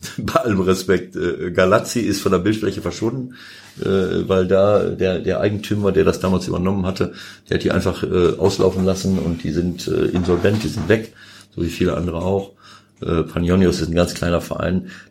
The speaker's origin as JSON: {"language": "German", "town": "Bielefeld", "region": "North Rhine-Westphalia", "country": "Germany", "tie": "born or raised there", "said": "Und Bielefeld natürlich auch noch ein bisschen, weil das meine Heimat ist."}